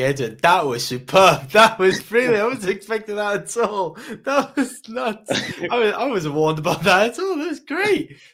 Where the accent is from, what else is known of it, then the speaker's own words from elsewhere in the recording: Wales, United Kingdom; being Welsh, being raised in rural North Wales, it was all rugby.